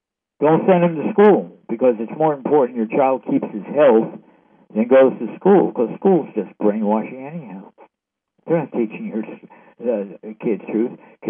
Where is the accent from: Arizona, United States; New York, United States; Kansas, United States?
New York, United States; Hey, I'm from New York. He's from New York.